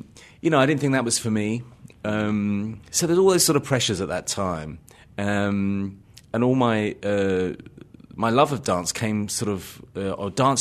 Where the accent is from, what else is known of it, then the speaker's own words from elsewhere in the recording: London, United Kingdom; Well, I lived in London. I'm a Londoner.